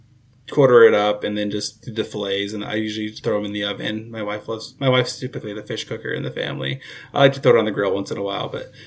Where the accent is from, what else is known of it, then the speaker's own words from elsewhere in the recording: Oregon, United States; So I born and raised in Southern Oregon. So Colin and I are both Oregon guys here.